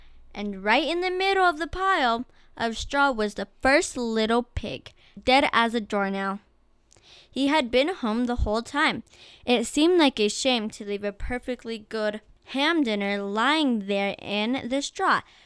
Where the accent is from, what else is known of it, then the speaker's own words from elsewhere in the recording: Farmington, New Mexico, United States; I'm from Farmington, New Mexico, and I go to school at Mesa View Middle School.